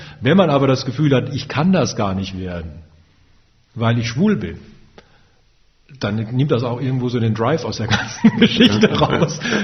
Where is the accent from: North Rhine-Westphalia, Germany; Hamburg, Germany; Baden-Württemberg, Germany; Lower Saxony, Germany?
Baden-Württemberg, Germany; Wiesloch; also born or lived in Freiburg; Ja, Wiesloch, ja.